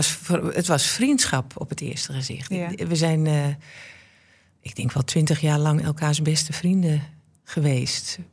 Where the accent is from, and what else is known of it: Almelo, Overijssel, Netherlands; born or raised there; also born or lived in Groningen